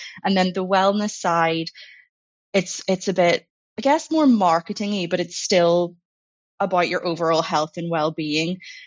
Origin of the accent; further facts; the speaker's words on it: Northern Ireland, United Kingdom; my native variant is UK English because I'm from Northern Ireland.